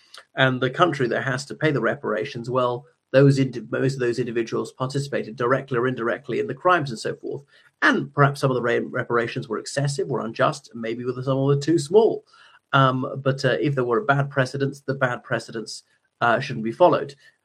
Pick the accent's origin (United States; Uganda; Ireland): Ireland; o everyone … from Ireland.